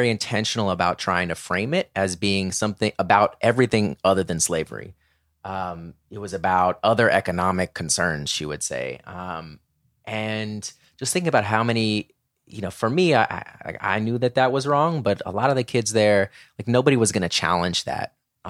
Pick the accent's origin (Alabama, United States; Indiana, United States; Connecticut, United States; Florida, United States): Florida, United States; Orlando; particularly in the South. I mean, you know, so like just in my neighborhood growing up in Orlando, there was Robert E. Lee Middle School.